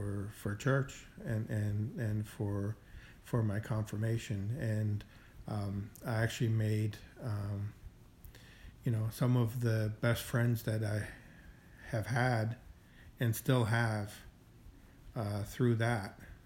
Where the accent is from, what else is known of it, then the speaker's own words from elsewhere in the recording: Austria; moved away; I've had a lot of happy moments growing up in Austria, surrounded by all of my aunts, uncles, and cousins